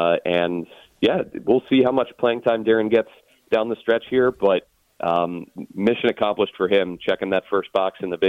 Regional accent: Silver Spring, Maryland, United States; Spring. I went to Einstein, went to University of Delaware. And yeah, grew up a Skins fan.

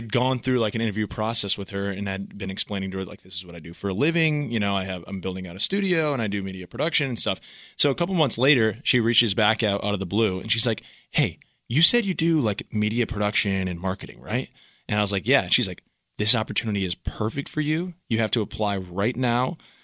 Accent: Rochester, New York, United States; I was like, I'm from Rochester, New York, and stuff like that.

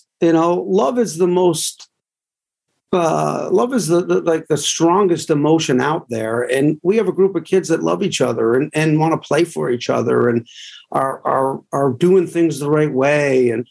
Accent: Vermont, United States; I'm from Northern Vermont. My parents have a beautiful property in Northern Vermont

